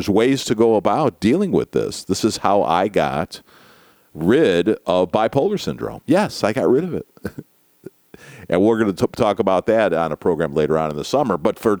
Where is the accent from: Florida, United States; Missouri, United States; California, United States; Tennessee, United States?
Florida, United States; A lot of times people think my home state of Florida is nuts, and we are nuts